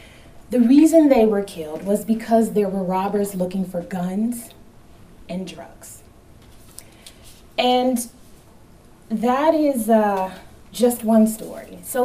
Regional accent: Indianapolis, Indiana, United States; I grew up in Indianapolis, Indiana.

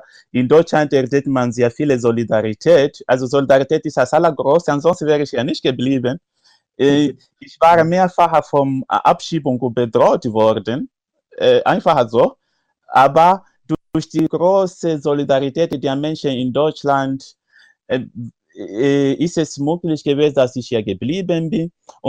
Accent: Mozambique; Ich komme tatsächlich aus Mosambik.

